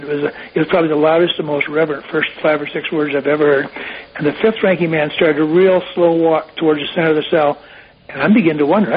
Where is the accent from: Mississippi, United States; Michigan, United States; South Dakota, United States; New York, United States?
South Dakota, United States; I was from South Dakota. It turns out I got home just before the election